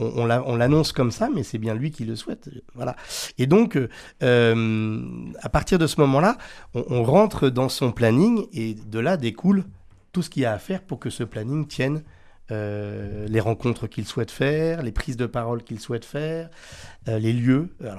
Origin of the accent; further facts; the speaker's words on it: Normandy, France; Je suis normand, donc j'habite entre Rouen et Le Havre